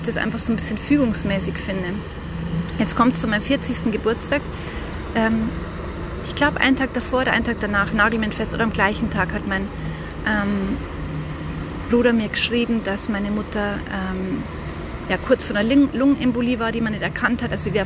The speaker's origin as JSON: {"language": "German", "country": "Germany", "moved": "as an adult", "said": "nach Deutschland zurückgehe mit den Kindern und auch wieder in meine Heimat stand und genau"}